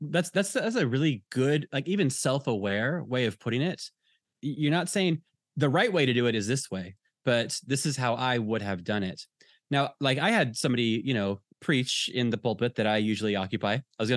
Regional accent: United States; moved away as an adult; I'm an American. I was born and raised in America. I live in a different culture now.

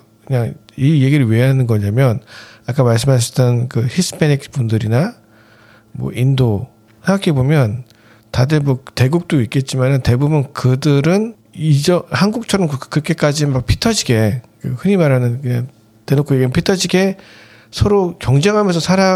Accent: South Korea; born there; 저희가 다 한국 태생이고 한국 사람에 대한 애정 또 우리가 한국 사람이기 때문에 애정을 가질 수밖에 없는데

